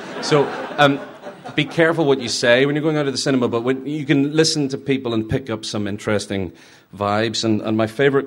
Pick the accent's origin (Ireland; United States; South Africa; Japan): Ireland; I hope this isn't considered an anti-English statement, given that I'm an Irishman